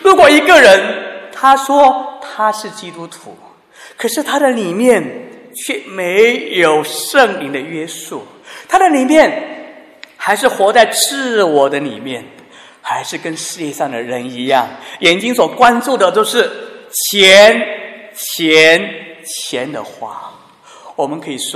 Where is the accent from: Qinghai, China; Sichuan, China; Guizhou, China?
Guizhou, China; moved away as an adult; also born or lived in Nanjing; 我自己是1996年就离开我的家乡，离开贵州，在南京上大学。